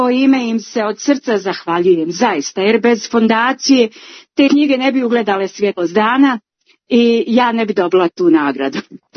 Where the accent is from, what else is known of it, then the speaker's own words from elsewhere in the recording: Bosnia & Herzegovina; zemlje iz koje ja dolazim, to je iz Bosne i Hercegovine.